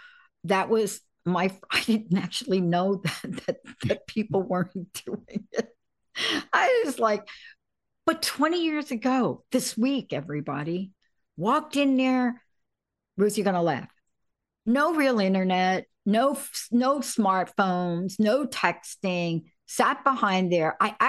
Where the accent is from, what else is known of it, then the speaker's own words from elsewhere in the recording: Bronx, New York, United States; I'm a kid from the Bronx.